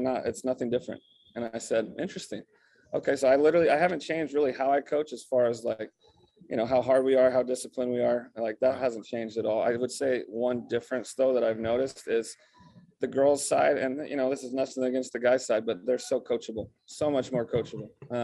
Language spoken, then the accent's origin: English; Marietta, United States; I was fortunate growing up in Marietta. You know, my parents were super supportive.